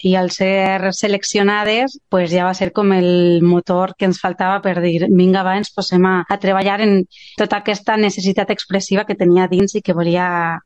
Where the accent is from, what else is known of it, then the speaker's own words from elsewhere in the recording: Valencia, Valencian Community, Spain; jo sóc del Cabanyal, la meva família tota per part de pare i de mare és del Cabanyal, els meus iaios, els quatre, eren del Cabanyal